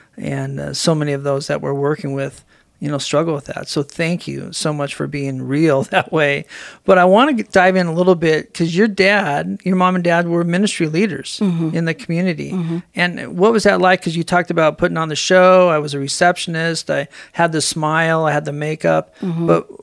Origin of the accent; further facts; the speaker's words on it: Seattle, Washington, United States; Growing up in Seattle, I had inherited from my dad eczema, really bad.